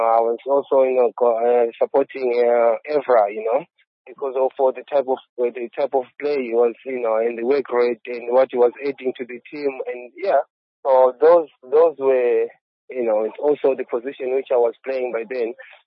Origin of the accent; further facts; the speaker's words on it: Tare, Zimbabwe; Then I went through academy from my hometown, which was in Tare. Then I had to move to Harare